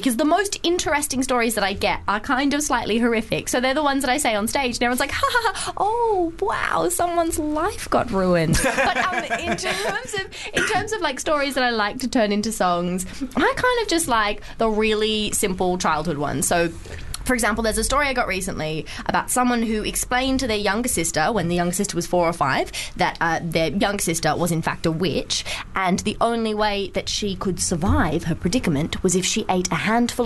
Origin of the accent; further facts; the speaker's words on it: Australia; I come originally from Australia.